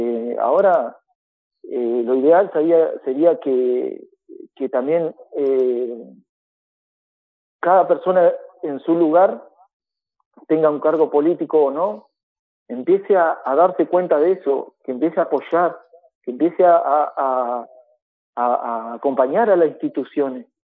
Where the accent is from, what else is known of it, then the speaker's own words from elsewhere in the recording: Ingeniero Jacobacci, Río Negro, Argentina; somos hijos de Jacobacci. Y no hay nada más lindo que ir un fin de semana al estadio municipal que nuestro, que de nuestro pueblo